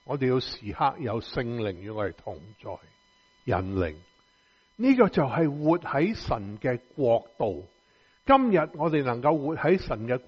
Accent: China; 咁当然我是中国人，男人就没什么在家玩车的。

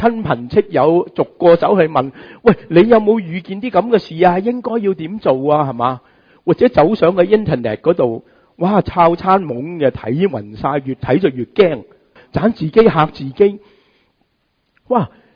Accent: Hong Kong; 我哋香港人所熟悉嘅台风

